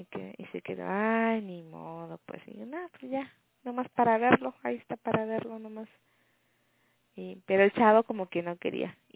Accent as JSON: {"language": "Spanish", "town": "Acapulco", "region": "Guerrero", "country": "Mexico", "said": "Le digo, de Guerrero. Y me dice, ah, Acapulquito. Y le digo, ¿cómo sabes de que soy de Acapulco?"}